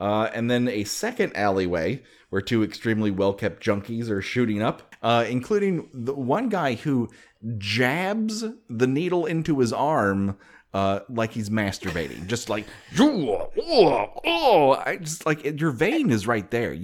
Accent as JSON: {"language": "English", "country": "Canada", "said": "I'm Canadian. What do I know?"}